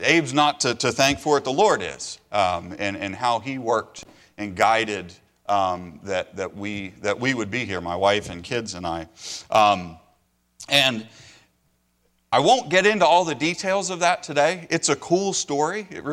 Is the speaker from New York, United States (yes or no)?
no; Washington, District of Columbia, United States; I was born in Washington, D.C. I grew up in suburban D.C.